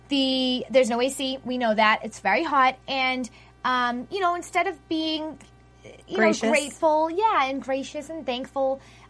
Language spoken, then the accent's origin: English; Massachusetts, United States; Well, I just think it's because it's Massachusetts, you know, my hometown.